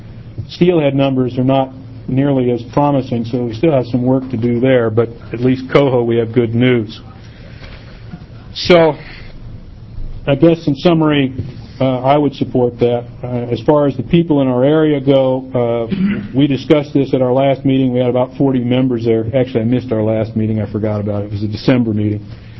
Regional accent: Florence, Oregon, United States; My expertise, because I'm from Florence, lies mostly in coho.

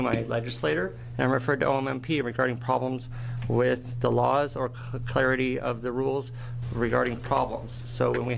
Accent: Oregon, United States; I'm from Lane County.

